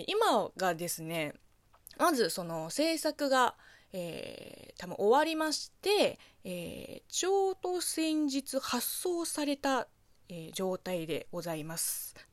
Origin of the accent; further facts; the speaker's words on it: China; 中国生まれ中国育ちの私